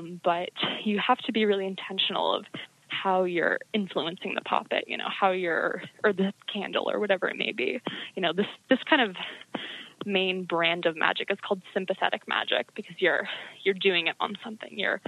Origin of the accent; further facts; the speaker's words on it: Salem, Massachusetts, United States; I'm from Salem, Massachusetts, so I took tons of classes.